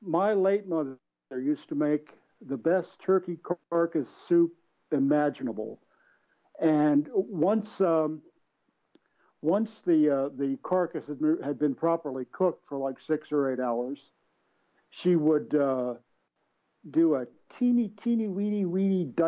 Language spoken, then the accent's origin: English; Virginia, United States; Back where I grew up in Northern Virginia, by late November, there was the mornings were nippy.